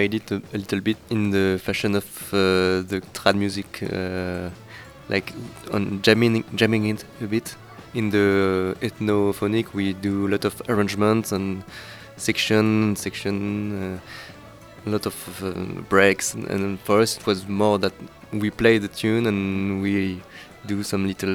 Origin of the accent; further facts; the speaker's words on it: Île-de-France, France; from France, suburbs of Paris. And I play trumpet and I sing and do little percussions.